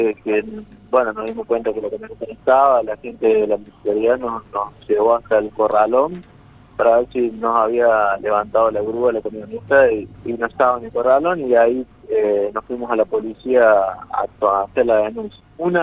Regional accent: Córdoba, Argentina; Nosotros somos de Córdoba, terminamos la misa y todo.

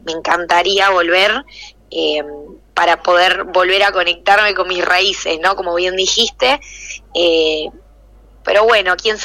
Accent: Arraial d'Ajuda, Bahia, Brazil; Spanish is a second language; en Arraial de Ayuda lo hice, o sea, donde yo nací, lo hice ahí en un lugar y la gente toda que me vio crecer

